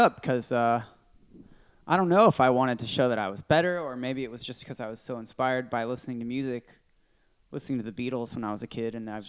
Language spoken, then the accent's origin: English; Danville, California, United States; also born or lived in Orange County / Concord / Walnut Creek; Well, I'm from a lot of places, kind of all over California. I grew up moving around, born in Orange County, lived in Concord, Walnut Creek, Danville is where I went to high school.